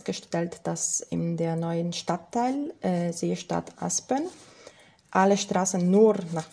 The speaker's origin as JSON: {"language": "German", "country": "Poland", "said": "das war natürlich für mich als Polin super interessant zu gucken, auch wer ist da in Wien gefeiert aus meinem Heimatland."}